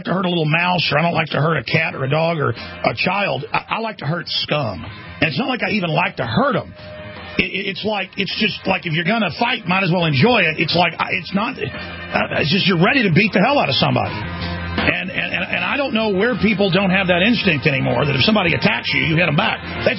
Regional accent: Dallas, Texas, United States; The culture was much more rough when I was even growing up outside Dallas, Texas, and in Dallas.

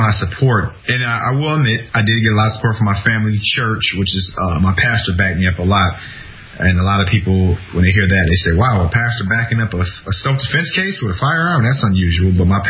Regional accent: Detroit, Michigan, United States; first of all, I'm from Detroit, and a lot of people in Detroit don't know any better.

